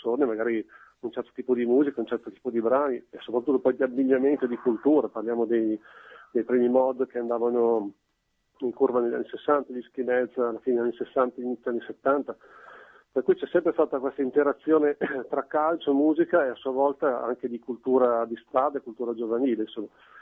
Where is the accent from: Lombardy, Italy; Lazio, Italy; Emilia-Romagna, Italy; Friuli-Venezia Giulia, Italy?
Emilia-Romagna, Italy; Piacenza; sono di Piacenza da mille generazioni